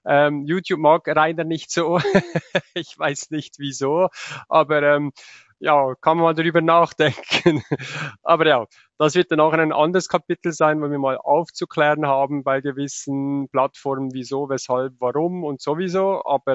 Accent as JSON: {"language": "German", "country": "Switzerland", "said": "Ja, und das ist bei uns in der Schweiz genau dasselbe."}